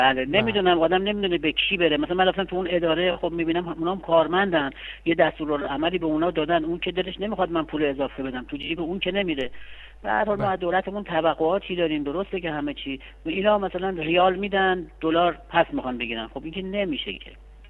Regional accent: Tehran, Tehran Province, Iran; now in Rasht, Iran; حالا با توجه به اینکه ما اصالتا تهرانی هستیم، اینجا اغلب میریم تهران، حالا تو رشت هم 2-3 سال ساکن شدیم،

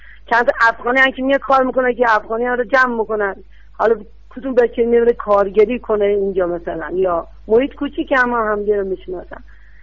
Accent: Yazd, Iran; من خودم بچه یزدم، بچه 32 سال اینجا.

